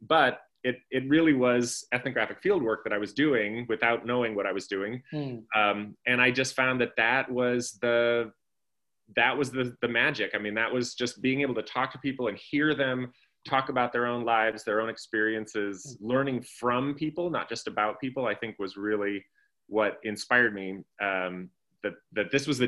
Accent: Washington, United States; I grew up out in Washington State in a small kind of farming community.

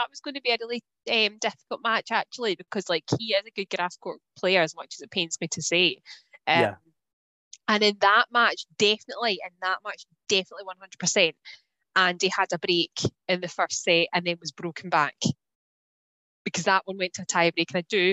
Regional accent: Scotland, United Kingdom; because I was being too Scottish and you know, not posh enough for Queens

